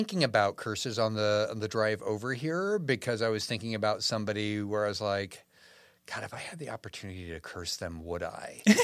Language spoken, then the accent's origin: English; Pacific Northwest, United States; You know, I grew up in the Pacific Northwest, and so Bigfoot was a big deal